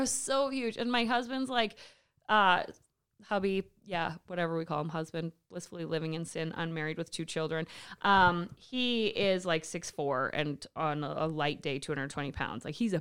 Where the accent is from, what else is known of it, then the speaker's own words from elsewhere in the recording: Lethbridge, Alberta, Canada; Like, we're from Lethbridge. We know exactly how to deal with wind.